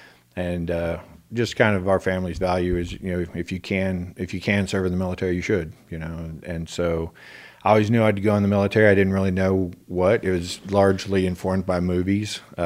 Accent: Houston, Texas, United States; Well, I was born in Houston and lived in...

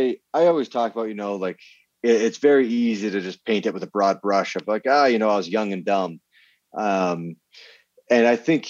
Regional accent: Vermont, United States; I grew up in Vermont, but it was just, you know, like kind of what we were exposed to.

